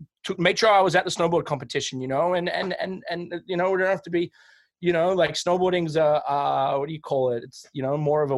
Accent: Mornington, Victoria, Australia; But yeah, I was born in just a little tiny town outside of Melbourne, Australia I was born in Mornington Hospital and grew up there.

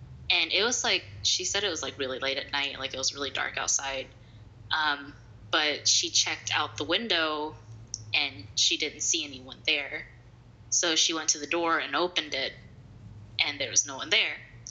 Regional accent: Kentucky, United States; So, I'm from Kentucky, and we were going to go to Louisville to go through Waverly Hills.

